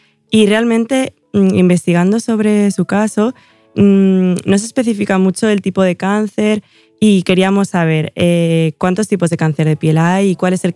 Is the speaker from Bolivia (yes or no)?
yes; Bolivia; yo soy boliviana